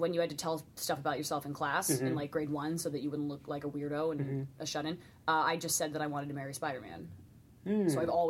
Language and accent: English; Vancouver, British Columbia, Canada; I'm from Vancouver